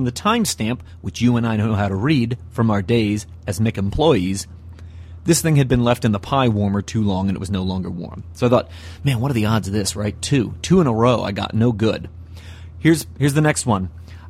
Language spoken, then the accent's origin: English; Reading, Pennsylvania, United States; So, yesterday, I'm driving back from my hometown of Reading, PA, and I thought, you know how I'm going to cap off Christmas?